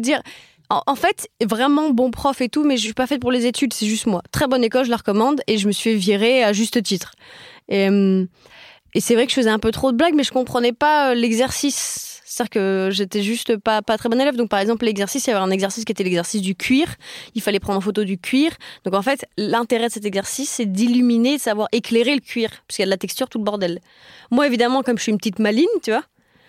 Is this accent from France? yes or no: yes; Paris, Île-de-France, France; Alors, non, moi, je suis née à Paris, quand même. Je suis née à Paris. J'ai fait mes années formatrices d'enfance à Paris. Donc, j'avais cette culture parisienne.